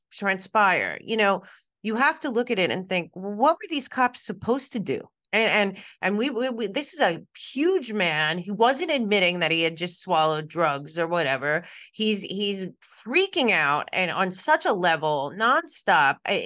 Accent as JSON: {"language": "English", "town": "New York City", "region": "New York", "country": "United States", "said": "I'm from New York City."}